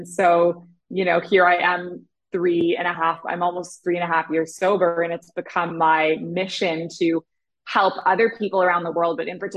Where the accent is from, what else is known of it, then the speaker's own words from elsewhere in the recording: Canada; I was, a typical teenager growing up in Canada in the same way.